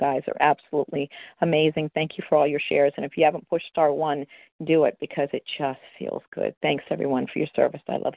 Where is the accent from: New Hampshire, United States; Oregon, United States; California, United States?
New Hampshire, United States; I'm from New Hampshire